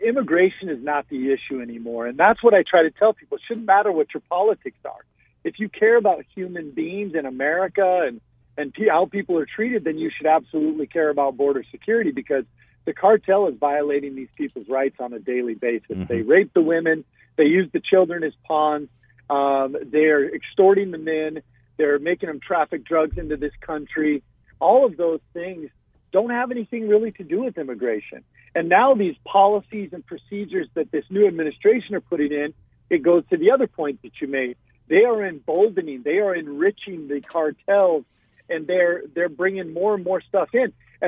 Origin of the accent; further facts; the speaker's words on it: Hawaii, United States; also born or lived in Chandler, Arizona; I grew up in Hawaii, actually, but my dad was from Chandler, and so I went to high school in Chandler.